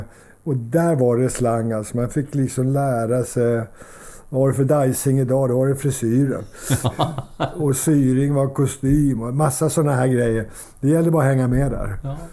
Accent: Sundbyberg, Stockholm County, Sweden; also born or lived in Solna; Sen är jag uppvuxen på gränsen till Sundbyberg, bodde i Solna.

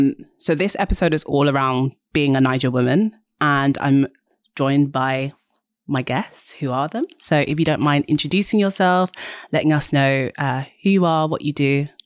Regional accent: United Kingdom; my connection to Nigeria, I felt like it was really necessary that I also considered like the fact that I'm British

